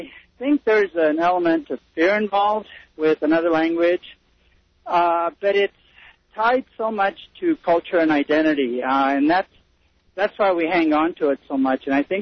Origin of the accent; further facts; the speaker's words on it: Fort Garland, Colorado, United States; Fort Garland, the Sunlit Valley.